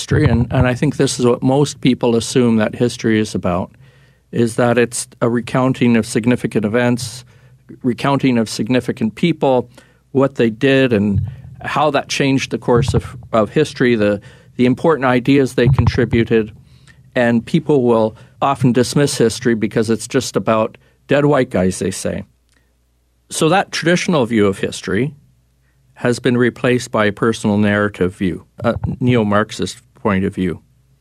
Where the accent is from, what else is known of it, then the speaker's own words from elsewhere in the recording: Canada; And I'm from Canada, so I'm well familiar with the healthcare system there.